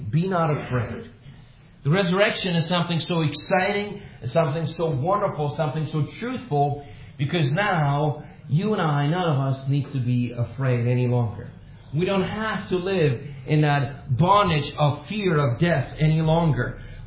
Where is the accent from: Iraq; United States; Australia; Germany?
Germany; I grew up in Germany.